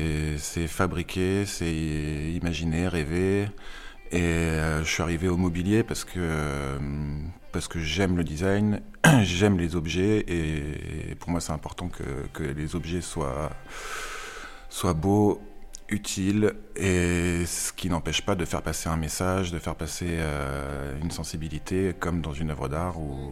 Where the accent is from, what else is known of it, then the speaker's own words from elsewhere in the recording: Aubusson, Nouvelle-Aquitaine, France; also born or lived in Bourganeuf / Felletin; Alors, je suis né à Bourganeuf, mais j'y suis juste né. Après, j'ai grandi vraiment à Aubusson, Felletin, sur ce territoire-là, quoi. Et je suis parti assez jeune, revenu il y a un peu plus de 10 ans